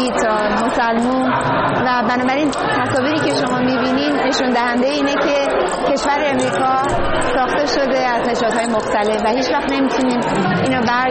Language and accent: Persian; Iran; من به عنوان یه ایرانی